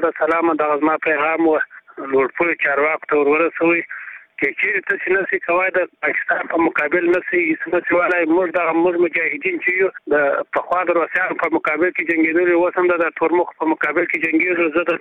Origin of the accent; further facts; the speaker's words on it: Helmand, Afghanistan; now in Kandahar, Afghanistan; د هلمند ولایت یم، مګر پروت په کندهار کې یم.